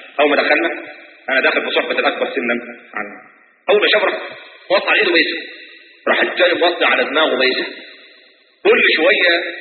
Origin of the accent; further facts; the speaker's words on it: Cairo, Cairo Governorate, Egypt; انا مصري، انا من السيدة زينب